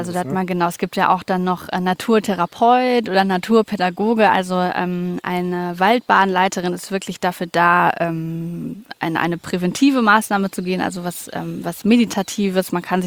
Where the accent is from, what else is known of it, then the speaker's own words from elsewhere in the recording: Hamburg, Germany; hallo. Ich bin auch Hamburgerin